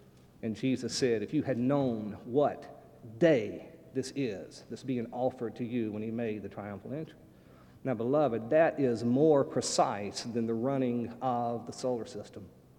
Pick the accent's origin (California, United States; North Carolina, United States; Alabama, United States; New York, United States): North Carolina, United States; Swift Creek; Now, actually, I grew up right around Swift Creek, North Carolina. I would say Cary, but that's too dignified.